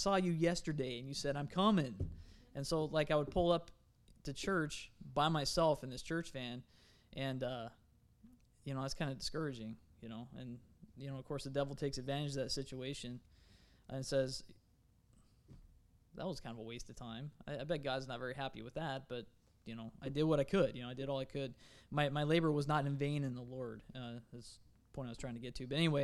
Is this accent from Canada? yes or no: no; San Diego, California, United States; also born or lived in Oregon; I remember growing up in San Diego